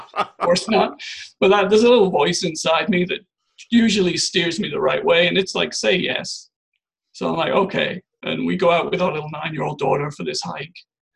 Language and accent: English; England, United Kingdom; born there; my church background is pretty much zero. I was born in England, and it's a pretty secular place. So my parents, there was no church for my parents. There was no church for me.